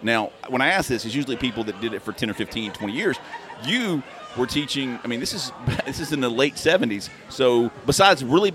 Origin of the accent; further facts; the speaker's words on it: Bessemer, Alabama, United States; I would ride my bike all through Bessemer. I grew up on Muscoda Hill.